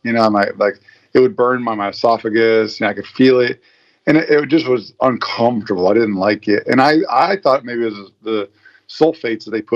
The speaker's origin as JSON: {"language": "English", "country": "United States", "said": "And thank God I'm American."}